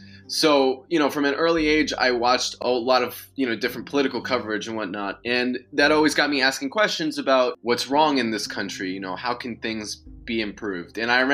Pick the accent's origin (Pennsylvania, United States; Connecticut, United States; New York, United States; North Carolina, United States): Connecticut, United States; I grew up in Connecticut, in Fairfield County. And anyone that's from there knows, you know, this is a very wealthy place.